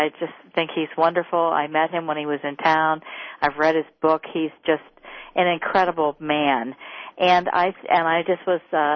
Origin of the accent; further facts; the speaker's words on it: Midwest, United States; And I'm from the Midwest originally